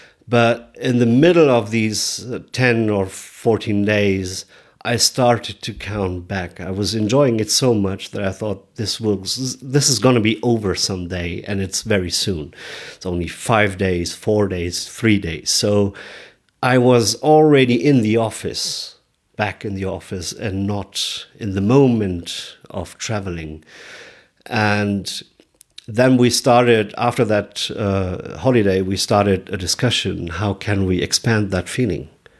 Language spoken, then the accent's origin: English; Munich, Bavaria, Germany; English is a second language; I'm from Munich, Germany